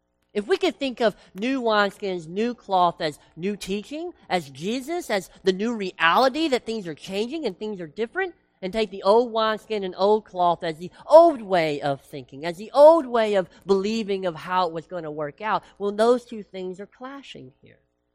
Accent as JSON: {"language": "English", "region": "Tennessee", "country": "United States", "said": "I did say washed because I'm from Tennessee"}